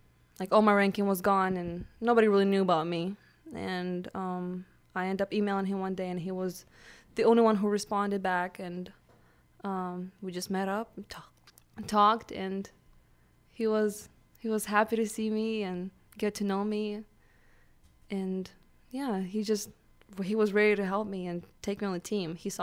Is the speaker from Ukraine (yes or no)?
yes; Ukraine; I'm from Ukraine.